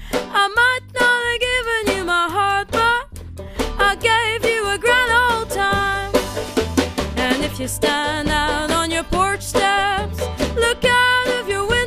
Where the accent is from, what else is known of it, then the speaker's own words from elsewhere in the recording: Scotland, United Kingdom; I'm Scottish